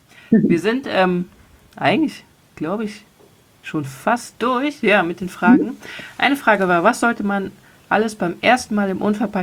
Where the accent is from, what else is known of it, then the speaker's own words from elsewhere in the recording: Cologne, North Rhine-Westphalia, Germany; weil ich es als Kölnerin halt geil finde, mir am Kiosk Süßigkeiten zu kaufen